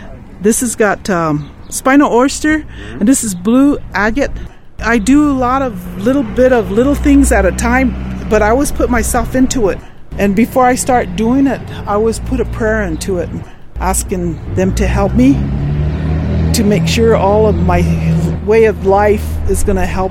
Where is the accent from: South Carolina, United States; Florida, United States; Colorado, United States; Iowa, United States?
Colorado, United States; Alamosa; I'm from here in Alamosa.